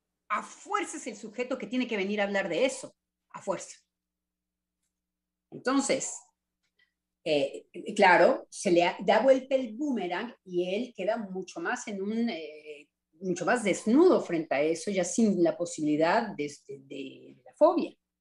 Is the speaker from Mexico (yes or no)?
yes; Mexico; a nosotros nos tocó el español como mexicanos.